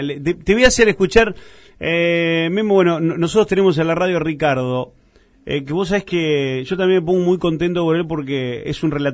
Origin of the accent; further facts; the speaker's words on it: Santa Fe, Argentina; como santafesinos, todos queremos el ascenso de Unión.